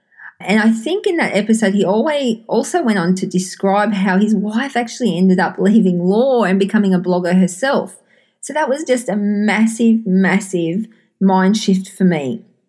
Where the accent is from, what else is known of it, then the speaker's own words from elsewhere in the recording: Sydney, New South Wales, Australia; I'm from Sydney, Australia.